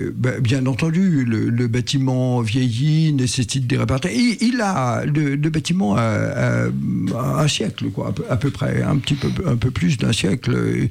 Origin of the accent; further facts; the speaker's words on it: Auvergne-Rhône-Alpes, France; moved away as an adult; now in Lyon, France; Moi, je suis issu de Haute-Savoie, je suis arrivé à Lyon pour mes études en 58.